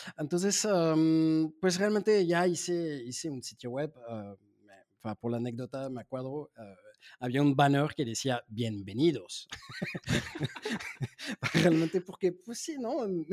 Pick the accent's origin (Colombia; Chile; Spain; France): France; Spanish is a second language; soy francés